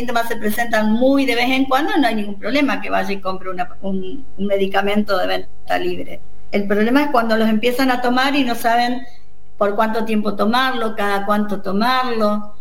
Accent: Corrientes, Argentina; moved away as an adult; now in Buenos Aires, Argentina; Yo soy correntina y vine a vivir a Buenos Aires cuando me recibí de médica para hacer la especialidad.

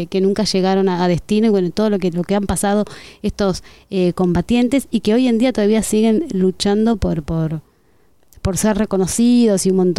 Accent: Argentina

